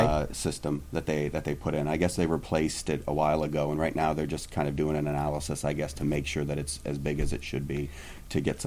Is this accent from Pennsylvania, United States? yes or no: yes; Williamsport, Pennsylvania, United States; I'm from Williamsport, Pennsylvania as well. We actually met in high school.